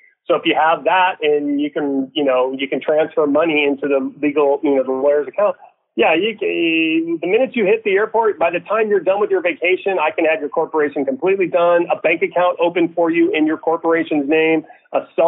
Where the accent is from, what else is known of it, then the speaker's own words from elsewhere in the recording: California, United States; when I grew up in the Bay Area, California